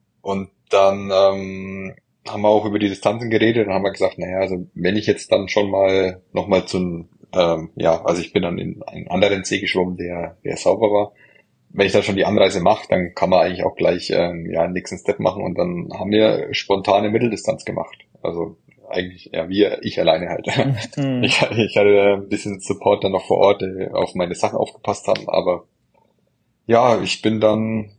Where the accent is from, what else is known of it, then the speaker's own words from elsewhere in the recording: Herzogenaurach, Bavaria, Germany; ich komme aus Herzogenaurach und hier ist ja Adidas und Puma ansässig.